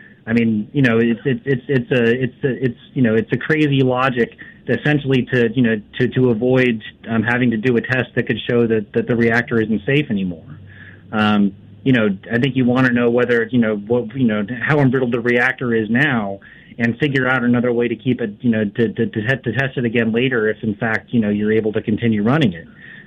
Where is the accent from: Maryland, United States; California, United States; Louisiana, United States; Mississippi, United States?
California, United States; San Onofre; Well, I'm a Californian by birth, Harvey. I grew up next to San Onofre, so I'll take exception with that for just a moment.